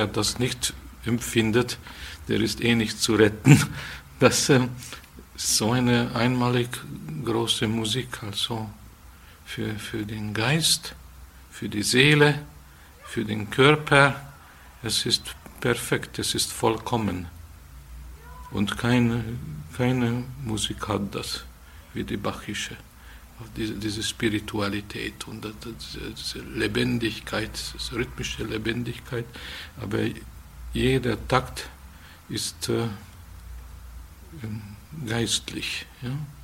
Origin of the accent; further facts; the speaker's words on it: Budapest, Hungary; ich bin da in Budapest aufgewachsen und da war eine Kultur, da strömte von jedem Zimmer